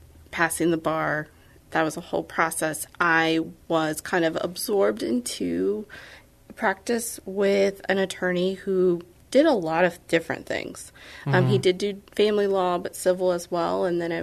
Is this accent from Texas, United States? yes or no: yes; San Antonio, Texas, United States; So my dad was military, so I grew up a little bit of everywhere, but we've landed in Texas. Mm-hmm. My parents are both from Texas, but we came to San Antonio towards the end of middle school